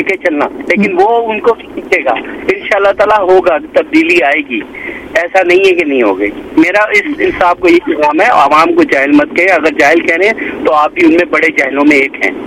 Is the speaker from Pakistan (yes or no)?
yes; Pakistan; now in Canada; मैं भी पाकिस्तान से हूँ